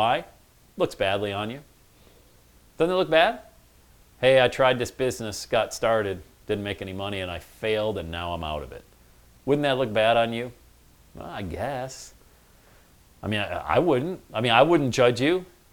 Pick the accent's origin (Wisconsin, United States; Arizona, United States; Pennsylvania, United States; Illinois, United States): Pennsylvania, United States; Bradford; I grew up in Bradford, PA.